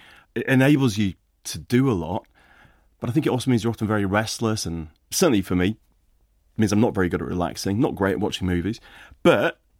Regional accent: Lower Saxony, Germany; born there; first language German; English is a second language; No, I think she actually had us live in the town, and she spoke fluent German, and it was my first language.

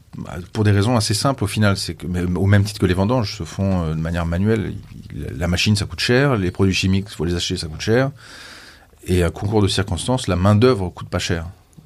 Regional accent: France; Ouais, d'être en vérité français épicurien, en fait.

